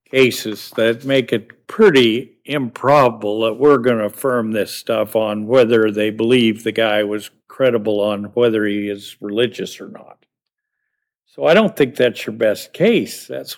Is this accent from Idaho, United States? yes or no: yes; Idaho, United States; because I'm from Idaho and don't say these very well at all